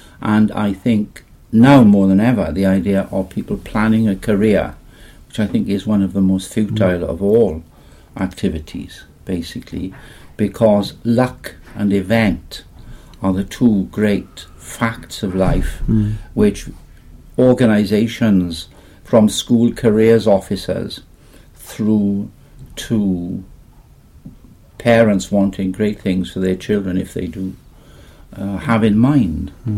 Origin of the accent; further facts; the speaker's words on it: Bedlinog, Wales, United Kingdom; now in Durham, United Kingdom; My home village is a village called Bedlinog, which is top end of the valleys.